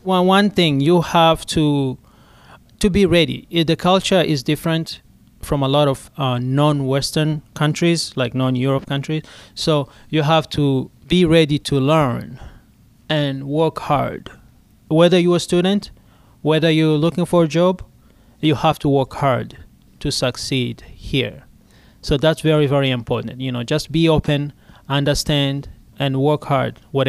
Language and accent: English; Burundi; I was born in Burundi, but my citizenship is Rwanda.